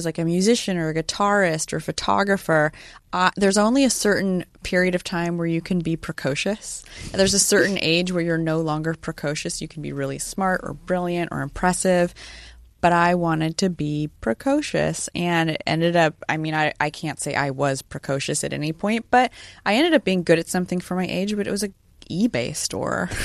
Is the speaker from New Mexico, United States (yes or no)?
no; Sacramento, California, United States; I grew up in Sacramento. It's a lot like Lady Bird depicts.